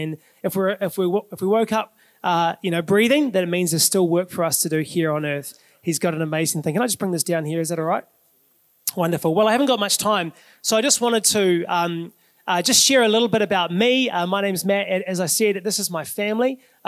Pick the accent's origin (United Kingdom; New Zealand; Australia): New Zealand; Auckland; I'm from Auckland, but don't hold it against me. Most of my family are from Hamilton. So this is sort of like, this is home for me, even though I was raised in Auckland. I'm a Chiefs supporter.